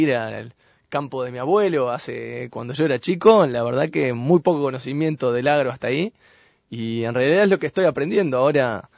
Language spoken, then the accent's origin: Spanish; Switzerland; moved away as an adult; also born or lived in France / United States; now in Uruguay; estuvimos unos 2 años ahí en París. Y después encontré trabajo en Suiza. Entonces crecí después en Suiza, donde me quedé unos 8 años, empecé la universidad.